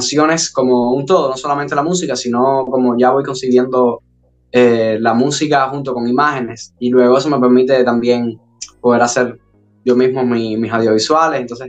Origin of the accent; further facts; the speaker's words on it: Cuba; Por supuesto, cubano, soy cubano.